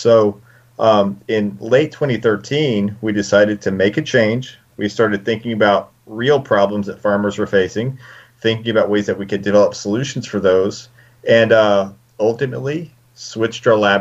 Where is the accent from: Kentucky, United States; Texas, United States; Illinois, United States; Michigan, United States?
Texas, United States; now in Colorado, United States; I didn't grow up in Colorado. I grew up in West Texas, and there's a lot of very negative connotations to the cannabis industry